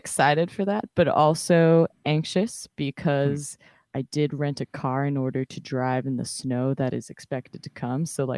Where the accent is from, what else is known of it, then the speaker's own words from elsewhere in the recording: San Diego, California, United States; rain means I cancel everything because I grew up in San Diego.